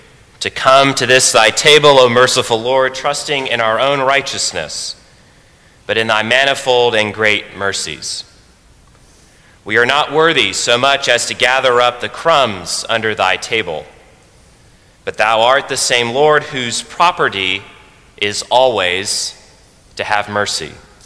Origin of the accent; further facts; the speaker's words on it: Washington, District of Columbia, United States; The Episcopal Church where I grew up in Washington, D.C., did not hold any Rite One services.